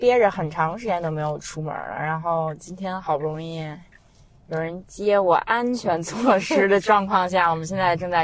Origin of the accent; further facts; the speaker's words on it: Beijing, China; 因为就是我从小在北京长大，就现在这样的北京是我就可能从来没有看到过